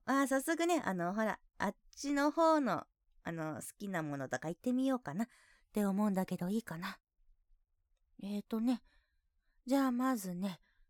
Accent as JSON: {"language": "Japanese", "region": "Hokkaido", "country": "Japan", "said": "出身地は北海道です。"}